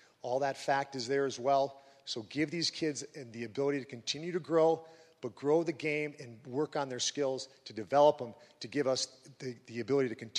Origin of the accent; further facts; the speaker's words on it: Minnesota, United States; So being a Minnesotan and knowing that you need more time to think about this